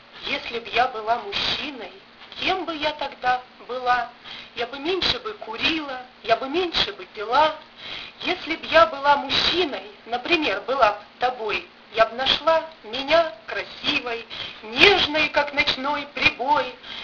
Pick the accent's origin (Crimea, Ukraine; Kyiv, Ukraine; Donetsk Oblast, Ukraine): Kyiv, Ukraine; Я киевлянка, поэт, без пяти минут счастливый человек.